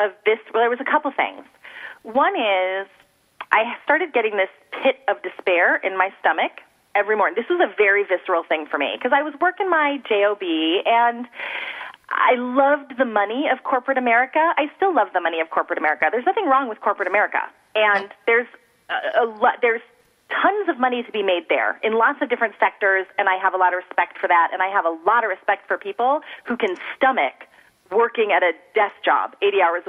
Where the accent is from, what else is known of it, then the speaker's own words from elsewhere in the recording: United States; I actually grew up all over the United States.